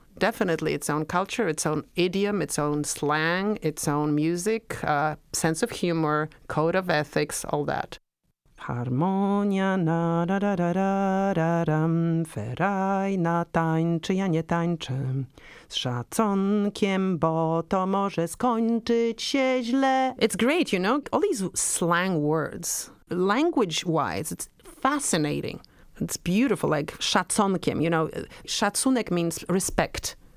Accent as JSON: {"language": "English", "town": "Warsaw", "region": "Masovian Voivodeship", "country": "Poland", "tie": "born or raised there", "said": "I was born in Warsaw, and I was raised in the downtown core of Warsaw, which is not far from Gnojna Street."}